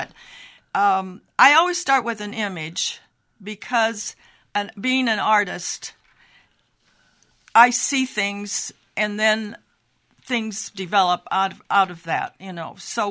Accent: Moline, Illinois, United States; And, of course, I am from Moline originally.

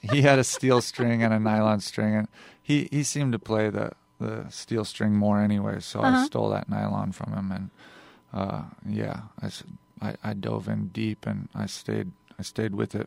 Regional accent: Colorado, United States; also born or lived in Tennessee; Kind of back and forth between Colorado and Tennessee.

